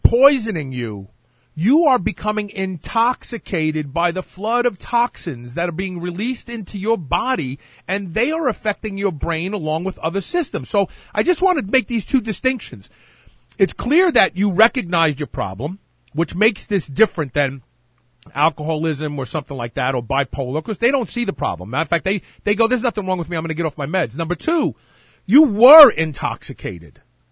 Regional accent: New York, United States; this is even me growing up in New York

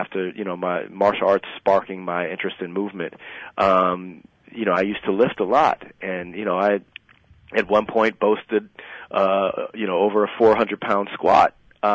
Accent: Virginia, United States; also born or lived in Massachusetts; Yeah, I grew up in Virginia most of my life after I moved from Massachusetts, and it was back and forth to D.C. a lot too.

